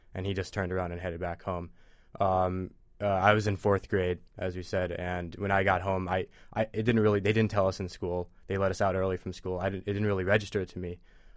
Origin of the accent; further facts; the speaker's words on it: Connecticut, United States; Yeah, I grew up in Connecticut, New York area.